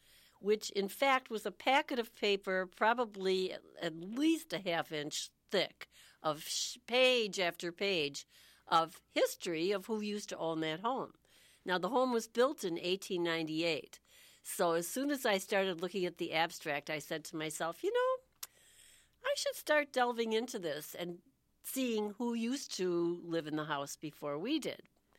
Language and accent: English; South Milwaukee, Wisconsin, United States; born there; Well, originally, I was born in South Milwaukee, Wisconsin.